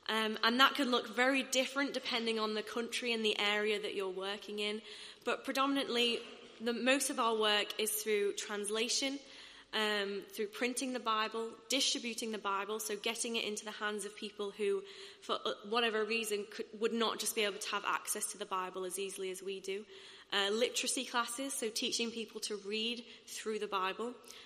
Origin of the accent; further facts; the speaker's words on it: England, United Kingdom; even though we're English and English can, you know, is so widely spoken